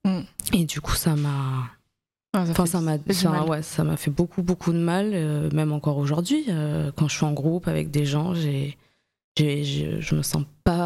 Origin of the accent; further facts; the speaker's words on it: Avignon, Provence-Alpes-Côte d'Azur, France; also born or lived in Arles; J'ai grandi à Avignon, je suis née à Arles. J'ai fait mon primaire, collège, lycée à Avignon. Mm. Et ensuite, je suis montée à Paris.